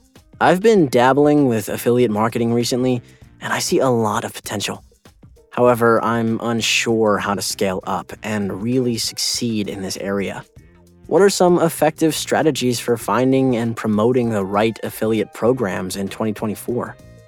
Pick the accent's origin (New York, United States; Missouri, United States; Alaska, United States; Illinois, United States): Missouri, United States; Springfield; Hi, Chris. … from Springfield, Missouri.